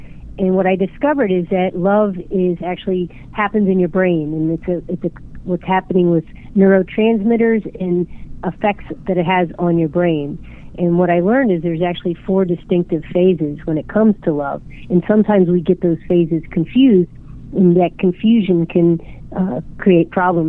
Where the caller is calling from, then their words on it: Fort Lauderdale, Florida, United States; I'm calling you from Florida.